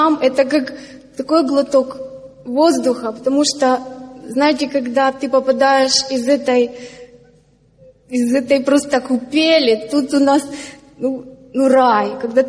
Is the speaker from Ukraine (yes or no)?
yes; Ukraine; я сама из Украины